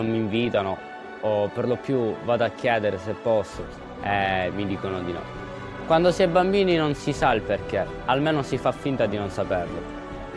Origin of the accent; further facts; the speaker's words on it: Romania; Italian is a second language; now in Italy; Ma anche nel mio stesso paese c'era una forma di razzismo, perché essendo rumeno